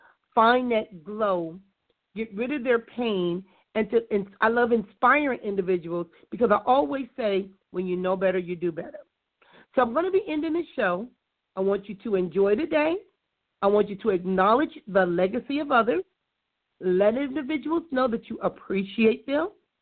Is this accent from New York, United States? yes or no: no; Compton, California, United States; I tell them … from Compton.